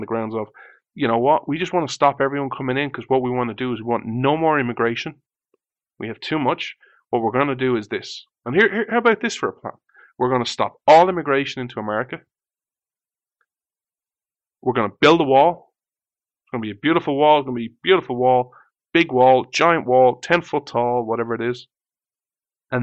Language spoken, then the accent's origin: English; Ireland; born there; I was born in Ireland.